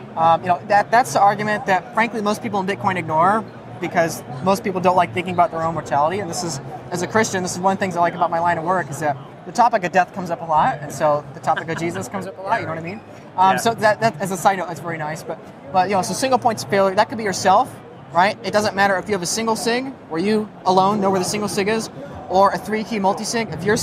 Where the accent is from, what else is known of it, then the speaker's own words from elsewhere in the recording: Michigan, United States; I'm from Michigan and, you know, so fellow, you know, purple, you know, Rust Belt state, whatever.